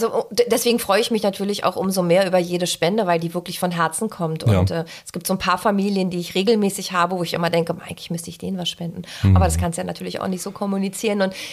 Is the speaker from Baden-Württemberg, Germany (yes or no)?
no; Berlin, Germany; born there; Eigentlich in Britz, aber in Zehlendorf habe ich lange jetzt immer gewohnt und also eigentlich Britz.